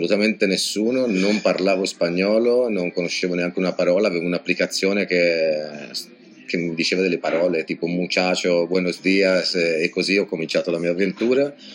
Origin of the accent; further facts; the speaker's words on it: Tuscany, Italy; now in Madrid, Spain; Sono toscano, non mi manca questo aspetto, già in Italia non mi mancava